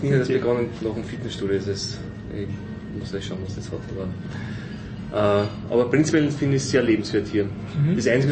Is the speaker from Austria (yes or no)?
yes; Zurndorf, Burgenland, Austria; Nein, ich bin aus dem Nordburgenland, aber auch nicht direkt beim Neusersee, sondern direkt vor der ungarischen Grenze, die ungarische Tiefebene